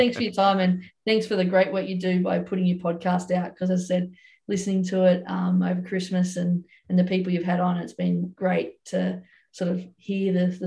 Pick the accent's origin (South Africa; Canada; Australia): Australia; Glen Innes, New South Wales; because we lived in New South Wal